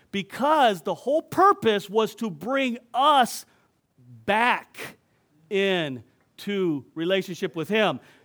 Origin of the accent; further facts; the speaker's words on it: California, United States; I'm from Southern California. The culture in Southern California is highly Hispanic. I grew up on Mexican food.